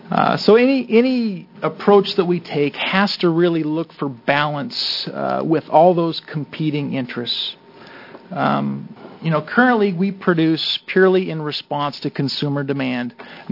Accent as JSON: {"language": "English", "town": "Molalla", "region": "Oregon", "country": "United States", "said": "I am from Molalla, Oregon."}